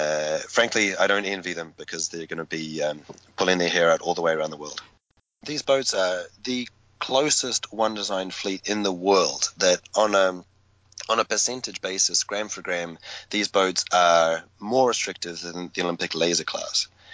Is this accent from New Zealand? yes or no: yes; New Zealand; moved away as an adult; now in France; I was a young kid growing up in New Zealand watching the Whitbread come and go.